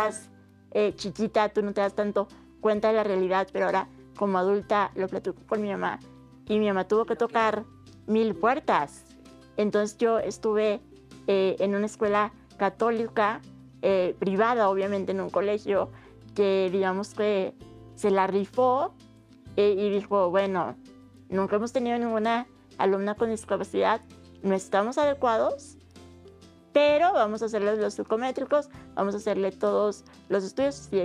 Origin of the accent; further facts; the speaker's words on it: Chihuahua, Mexico; born there; now in Ciudad Juárez, Mexico; yo soy nacida en Chihuahua, Chihuahua capital.